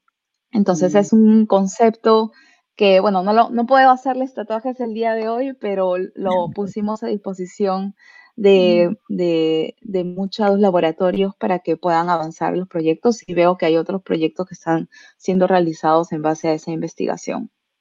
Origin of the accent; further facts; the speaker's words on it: Lima, Peru; now in Davis, United States; Y para compartirles un poquito mi historia, yo soy de Lima, estudié en San Marcos, hice ingeniería de sistemas. Sí, somos samarquinas.